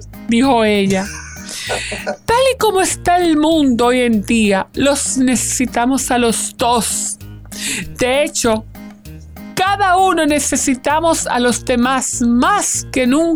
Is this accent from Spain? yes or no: yes; Spain; Yo soy española, yo digo jada, y dice jada.